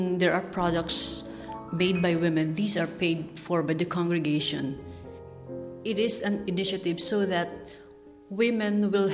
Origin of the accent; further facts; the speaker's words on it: Philippines; English is a second language; I'm from the Philippines